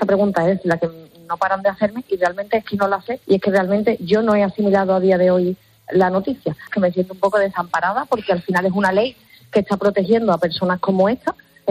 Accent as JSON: {"language": "Spanish", "town": "Seville", "region": "Andalusia", "country": "Spain", "said": "somos de Sevilla"}